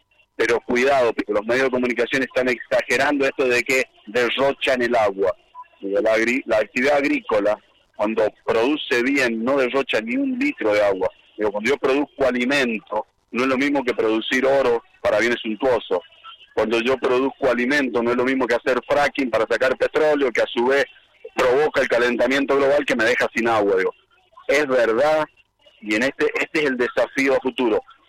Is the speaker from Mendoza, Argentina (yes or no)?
yes; Mendoza, Argentina; hay que apostar como mendocino a mejorar el consumo de agua